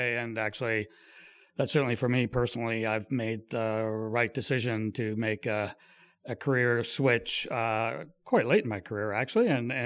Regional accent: Kingston, Ontario, Canada; also born or lived in Ottawa; And so they immigrated to Quebec City, moved to Kingston, Ontario when I was about 1 year old. And then basically I grew up in Kingston and in Ottawa.

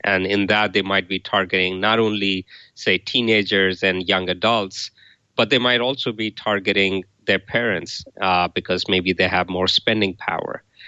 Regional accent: India; now in United States; So I grew up in India and have lived in the U.S. for about 30 years.

